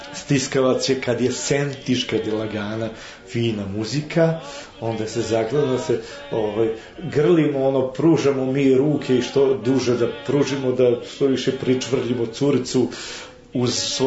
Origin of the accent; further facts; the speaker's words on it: Dobanovci, Vojvodina, Serbia; Odrastao sam u Dobanovcima i na 50 metara od moje kuće se nalazi plesna sala.